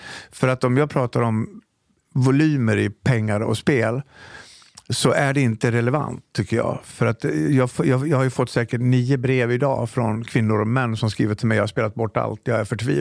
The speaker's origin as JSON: {"language": "Swedish", "region": "Dalarna County", "country": "Sweden", "tie": "born or raised there", "said": "Så att gå från liksom fina hemmet hemma i Dalarna till att bo i skogen utanför Stockholm, det var ett hårt fall."}